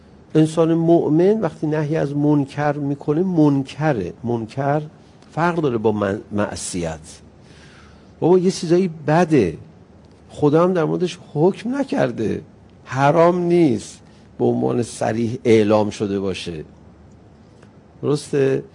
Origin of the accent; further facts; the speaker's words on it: Iran; بهم برخورد به عنوان یه ایرانی